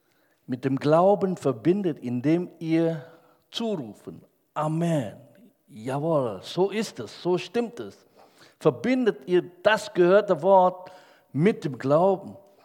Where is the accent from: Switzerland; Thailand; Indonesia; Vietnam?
Indonesia; German is a second language; moved away as an adult; now in Germany; Ich komme aus Indonesien, bin mit 19 nach Deutschland gekommen, wollte Medizin studieren